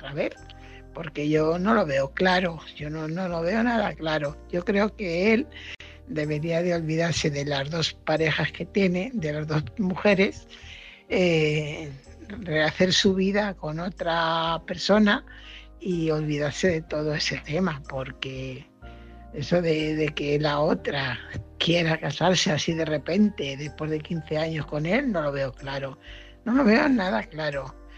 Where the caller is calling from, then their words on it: Fuenlabrada, Community of Madrid, Spain; corresponsal de Fuenlabrada.